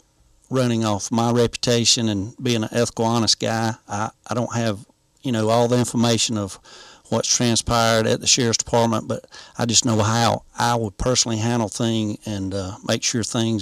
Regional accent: Greenwood County, United States; And previous to that, I grew up in Greenwood County, and I just running on my reputation and being an honest and ethical guy.

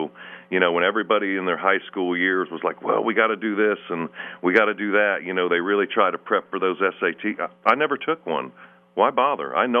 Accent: Venice, Florida, United States; moved away as an adult; also born or lived in Far Rockaway, United States; I'm from Venice, Florida, where I grew up. My parents, they lived in New York, and I was born in Far Rockaway, and in 1964, they moved to Venice, Florida, and I was just a small child.

